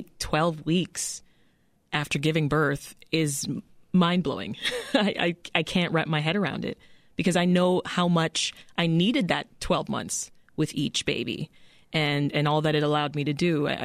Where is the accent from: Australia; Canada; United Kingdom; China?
Canada; moved away as an adult; now in United States; I was raised in Canada, ended up giving birth to my children in Canada.